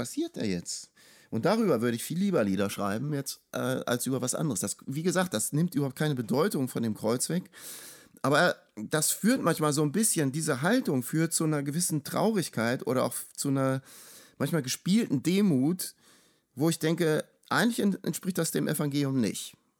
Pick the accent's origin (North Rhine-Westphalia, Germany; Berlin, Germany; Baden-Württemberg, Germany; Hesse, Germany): North Rhine-Westphalia, Germany; Cologne; Also ich komme hier aus Köln